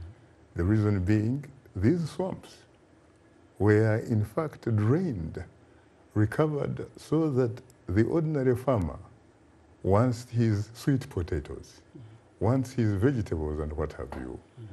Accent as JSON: {"language": "English", "town": "Kabale", "region": "Western Region", "country": "Uganda", "said": "In my particular case, I come from Kabale, southwestern Uganda. It is an area that is at very high altitude"}